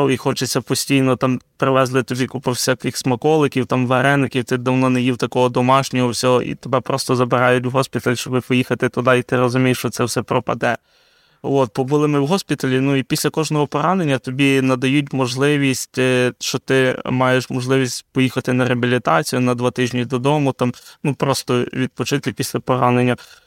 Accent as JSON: {"language": "Ukrainian", "town": "Lviv", "region": "Lviv Oblast", "country": "Ukraine", "said": "я зі Львова"}